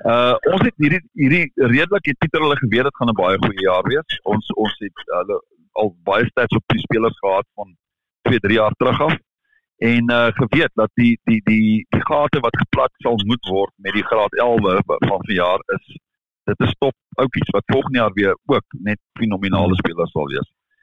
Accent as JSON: {"language": "Afrikaans", "town": "Paarl", "region": "Western Cape", "country": "South Africa", "said": "ons is al twee van die Parel. So ons is saam hier, saam in ons dorp"}